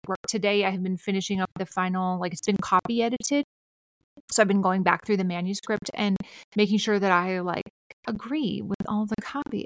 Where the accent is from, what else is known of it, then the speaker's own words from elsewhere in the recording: Minnesota, United States; accent: Minnesota; And am I reading in my Minnesota accent?